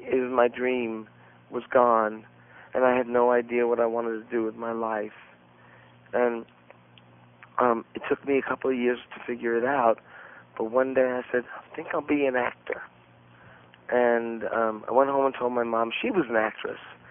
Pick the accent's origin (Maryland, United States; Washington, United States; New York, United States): New York, United States; I grew up in New York, yeah.